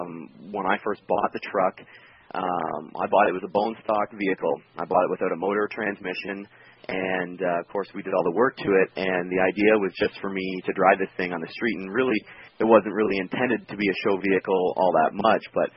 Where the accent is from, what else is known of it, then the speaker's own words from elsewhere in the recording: Bell River, Ontario, Canada; I'm from Bell River, Ontario, Canada, which is about 20 minutes on the Canadian side of Detroit, Michigan.